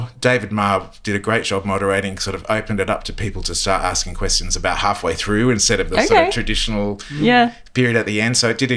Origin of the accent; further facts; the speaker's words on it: Deepwater, New South Wales, Australia; I'm from the New England region. Okay. I'm actually from a little blink and you'll miss a town called Deepwater, which listeners might know where Tenterfield is. So we're about half an hour's drive south of Tenterfield, about an hour from the Queensland border. So pretty far northern inland New South Wales.